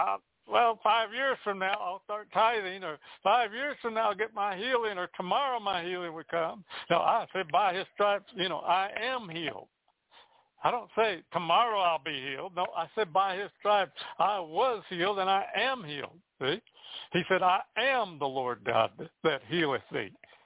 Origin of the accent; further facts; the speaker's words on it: Missouri, United States; I'm from Missouri, the show me state.